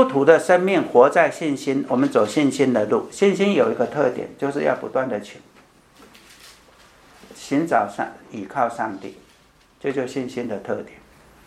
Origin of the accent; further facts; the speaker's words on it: Guangdong, China; 像我们广东人，你给我蛇我就很开心了